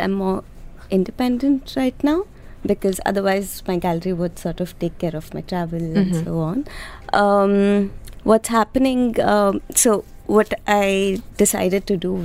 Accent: Mumbai, Maharashtra, India; And because I come from Bombay, it's so chaotic.

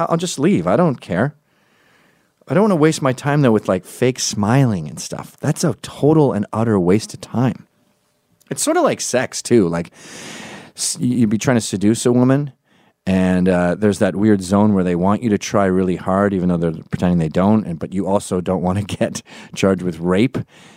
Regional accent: Scotland, United Kingdom; I'm Scottish

